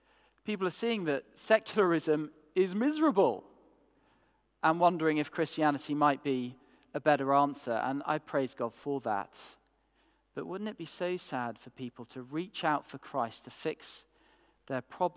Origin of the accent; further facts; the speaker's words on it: Yorkshire and the Humber, United Kingdom; Now, I'm a Yorkshireman